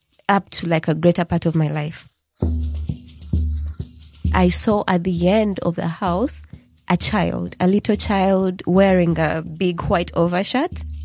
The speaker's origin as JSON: {"language": "English", "region": "Central Region", "country": "Uganda", "said": "In Buganda, my culture, back then"}